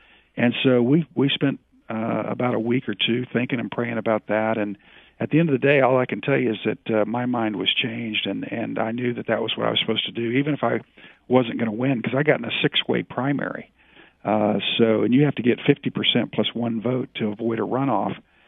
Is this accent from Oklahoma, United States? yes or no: yes; Tulsa, Oklahoma, United States; I'd retired in 1989, really 1990, and moved to Tulsa, Oklahoma, which is my hometown, and was working there in Tulsa.